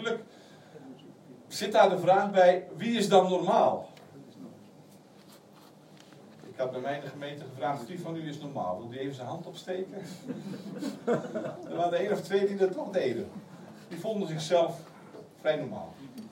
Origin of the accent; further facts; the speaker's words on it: Delfzijl, Groningen, Netherlands; now in Genk, Belgium; Ik kom van Genk. Oorspronkelijk kom ik van Delfzijl, Groningen. Dus dat is aan de andere kant. En bijna 30 jaar geleden heeft de Heer ons geroepen om naar België te gaan